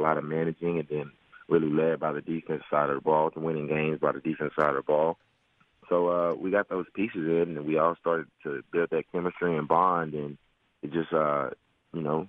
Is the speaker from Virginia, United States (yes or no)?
no; Nashville, Tennessee, United States; You know, that's my team too. I'm from Nashville. That's my team.